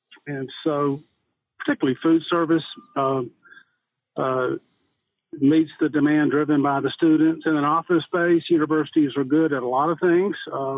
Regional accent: Georgia, United States; Well, I'm a native Georgian. I'm not from Atlanta, but I went to Georgia Tech

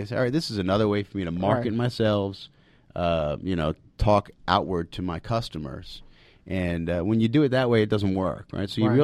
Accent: New York, United States; Try to get back to my roots of being a New Yorker and going to the local deli.

